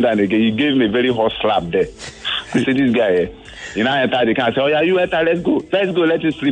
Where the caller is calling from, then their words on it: Ikorodu, Lagos, Nigeria; I'm calling from Ikorodu.